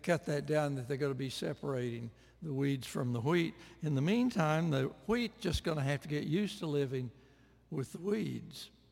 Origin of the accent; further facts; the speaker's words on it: Missouri, United States; I grew up in the Midwest in southern Missouri.